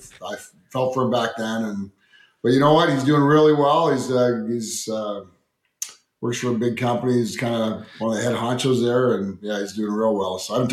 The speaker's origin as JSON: {"language": "English", "town": "Edmonton", "region": "Alberta", "country": "Canada", "tie": "born or raised there", "said": "Anyway, I knew Mark Lamb from just being in Edmonton, growing up in Edmonton."}